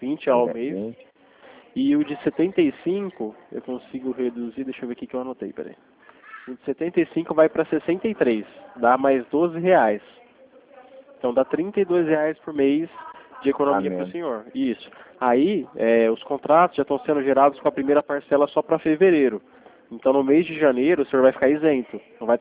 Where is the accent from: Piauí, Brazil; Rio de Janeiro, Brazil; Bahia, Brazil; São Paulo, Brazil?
São Paulo, Brazil; Sertãozinho; Eu moro em Sertãozinho, né? Sou do Sertãozinho.